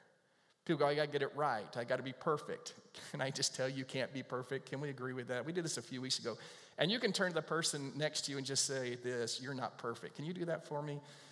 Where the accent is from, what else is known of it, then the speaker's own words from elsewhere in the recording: United States; I'm an American. You're probably an American too.